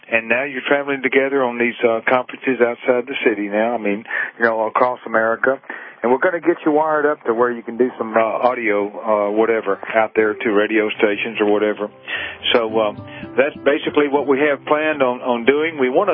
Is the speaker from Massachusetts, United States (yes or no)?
yes; Boston, Massachusetts, United States; I'm a bubba from Boston.